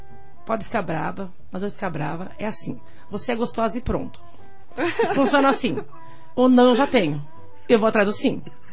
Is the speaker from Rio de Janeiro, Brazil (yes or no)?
no; Curitiba, Paraná, Brazil; Eu falei: não, sou de Curitiba.